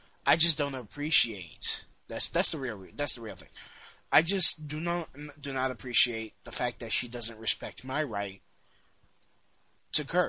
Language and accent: English; Brooklyn, New York, United States; It's basically how I talk, how I grew up talking in Brooklyn.